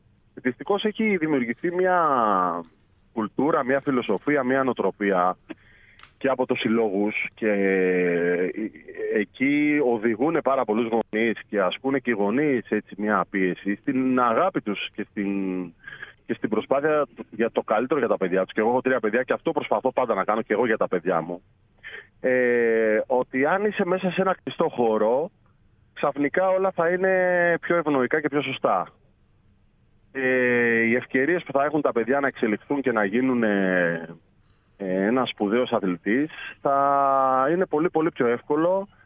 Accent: Glyfada, Attica, Greece; στην κοινωνία της Γλυφάδας, στην πόλη μου, κάτι που ένιωθα ως υποχρέωση, γιατί από εκεί βγήκα, μέσα στα ανοιχτά γήπεδα, στα κλειστά γήπεδα, εκεί έμαθα να παίζω μπάσκετ

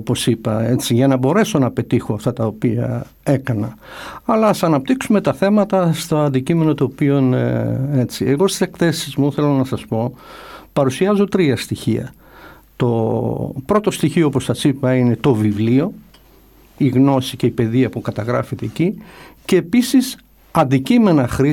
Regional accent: Greece; όταν μου μιλούσαν οι ξένοι, όταν έλεγα ότι είμαι Έλληνας και μου αναφέρανε τους αρχαίους Έλληνες κλασικούς ιστορικούς

